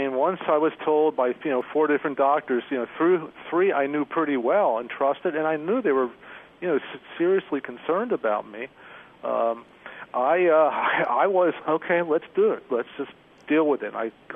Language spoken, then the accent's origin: English; East Coast, United States; By definition, I'm a health nut, although I'm from the East Coast.